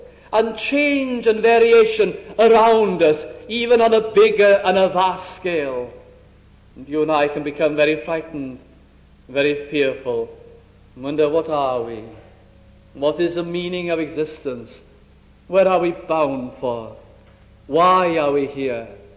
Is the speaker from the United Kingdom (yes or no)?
yes; Wales, United Kingdom; When I go to my hometown, I haven't been there for many, many years, but when I go to a little town in North Wales, I had my early childhood there.